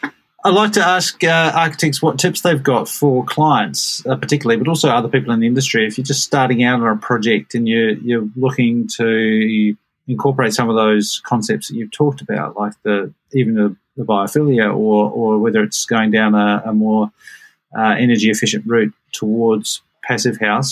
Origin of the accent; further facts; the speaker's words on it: Adelaide, South Australia, Australia; moved away; I grew up in Adelaide and I've seen that over the last couple of decades when I've gone back to South Australia, I've seen more and more awareness.